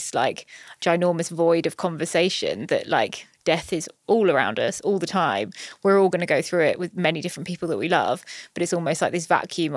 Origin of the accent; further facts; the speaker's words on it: United Kingdom; I think as British people, we have a very weird relationship to death and to grief.